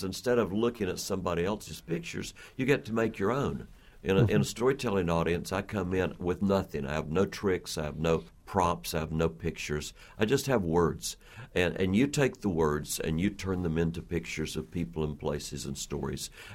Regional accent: Appalachia, United States; Yeah, we have four tellers here this weekend, and I'm from the Appalachians.

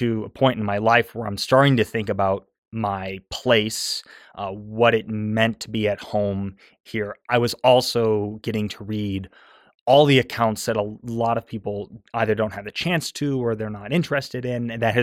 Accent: Montana, United States; Growing up in Montana, I thought the West was first and foremost empty, which is one of the problematized elements of my own rendering.

